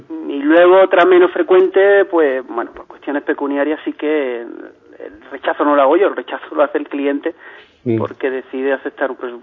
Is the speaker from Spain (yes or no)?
yes; Linares, Andalusia, Spain; Yo soy, por ejemplo, de una zona del norte de Jaén, yo nací en Linares, y te aseguro que tengo más de mesetario y de castellano que de gaditano.